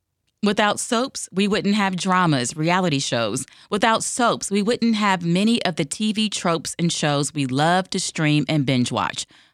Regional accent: Chicago, Illinois, United States; And for much of my career here in my hometown of Chicago, I've reported on race.

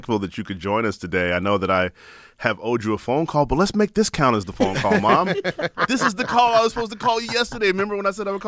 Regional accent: Chicago, Illinois, United States; they met up with my mom at our family home, where I grew up in Auburn Gresham, to hang out, to talk about some stepping, and learn some dance moves.

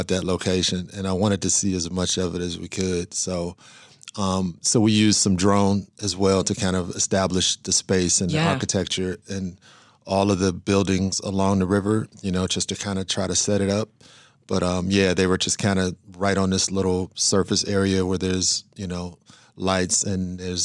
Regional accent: Cleveland, Ohio, United States; now in Chicago, United States; I'm not originally from here. I'm from Cleveland, but I've lived in Chicago more than I've lived in Ohio.

